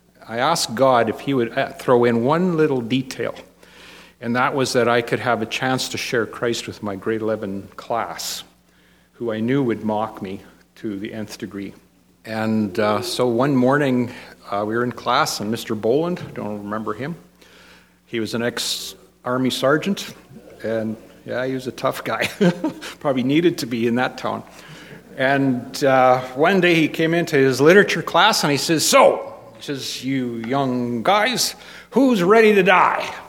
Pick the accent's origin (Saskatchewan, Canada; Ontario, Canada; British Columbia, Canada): Saskatchewan, Canada; Flowing Well; I grew up in Flowing Well, not that far from here. I think it's all part of southern Saskatchewan.